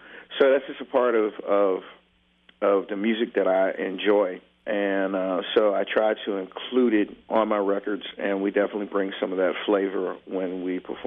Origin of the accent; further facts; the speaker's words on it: New York City, New York, United States; Well, growing up in New York City and being there at the birth of the whole thing is definitely part of my DNA makeup.